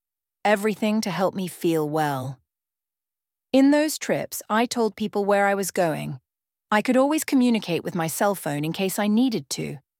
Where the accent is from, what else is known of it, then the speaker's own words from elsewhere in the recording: Illinois, United States; places that were really close to my home state, Illinois, like Philadelphia or Missouri